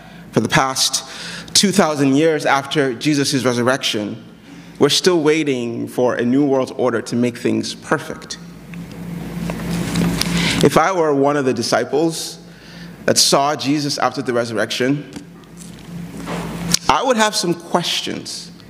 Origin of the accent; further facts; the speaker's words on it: Nigeria; And I come from Nigeria, where this is just common news